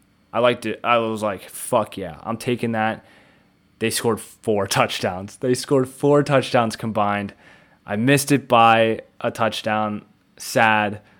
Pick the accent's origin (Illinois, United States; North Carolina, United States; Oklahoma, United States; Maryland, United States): Maryland, United States; Baltimore; I'm from Baltimore. I was born in Baltimore.